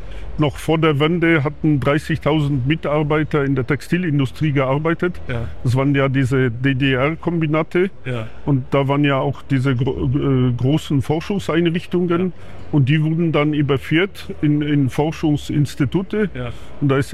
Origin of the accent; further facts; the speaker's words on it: Głogówek, Opole Voivodeship, Poland; kommt eigentlich von meinen schlesischen Wurzeln, ja, weil ich komme aus Oberschlesien.